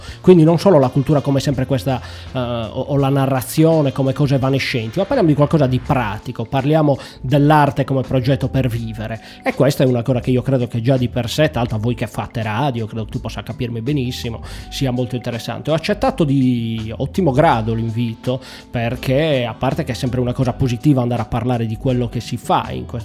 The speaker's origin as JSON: {"language": "Italian", "town": "Nuoro", "region": "Sardinia", "country": "Italy", "said": "anch'io sono un migrante perché vengo da Nuoro"}